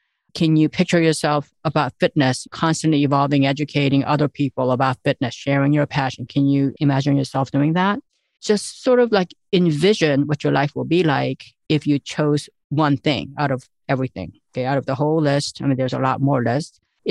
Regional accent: South Korea; English is a second language; I have been reading when I was growing up in South Korea. I read a lot because that's how I saw the world. You're living on a tiny island.

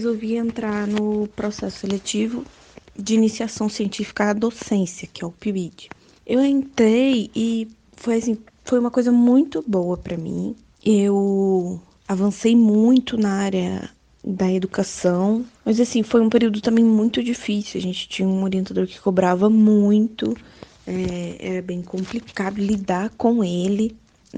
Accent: São Paulo, Brazil; eu fui para a Universidade Federal de Lavras, né, que é em Minas, eu sou do interior de São Paulo.

